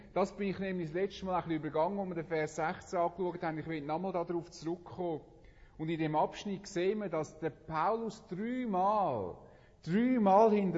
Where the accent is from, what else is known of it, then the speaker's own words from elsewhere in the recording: Switzerland; Was haben wir auch in unseren Reihen, auch als Schweizer, oft für Nationalstolz.